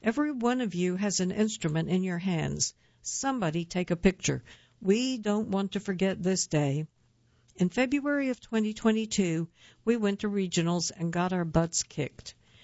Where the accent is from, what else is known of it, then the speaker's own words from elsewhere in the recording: El Paso, Texas, United States; I had been to the State Mariachi Festival 3 times as a band director in my hometown, El Paso, so I came in gung-ho.